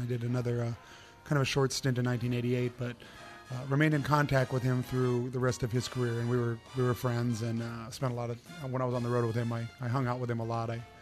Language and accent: English; California, United States; also born or lived in Hartford; I was born in Hartford, though, Hartford, Connecticut, and my parents moved to Southern California when I was one, 1959.